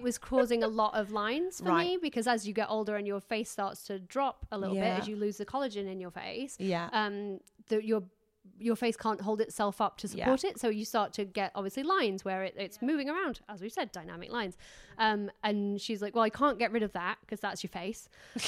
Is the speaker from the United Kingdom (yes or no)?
yes; England, United Kingdom; I'm too English to say no.